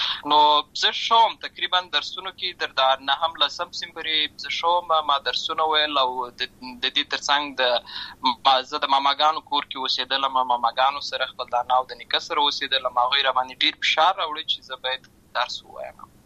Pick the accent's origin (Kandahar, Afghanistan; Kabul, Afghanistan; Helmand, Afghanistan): Helmand, Afghanistan; Lashkar Gah; born there; also born or lived in Uruzgan; زه په اصل کې د ورزغان ولایت یم. اما زه په هلمند ولایت لشکرګاه کې پیدا شوی یم.